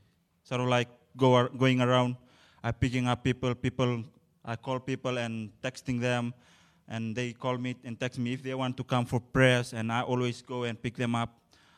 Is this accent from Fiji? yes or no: yes; Fiji; I'm 25 years old, and I'm from Fiji.